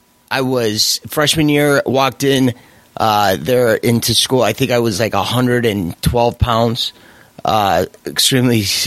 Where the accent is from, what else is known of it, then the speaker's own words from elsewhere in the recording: Melrose Park, Illinois, United States; So it's not that far from where I grew up. I grew up here in Melrose Park.